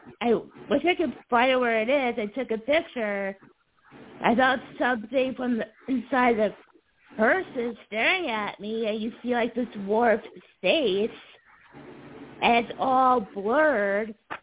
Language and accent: English; New York, United States; And since I'm originally from New York, I've definitely had some hauntings in New York as well.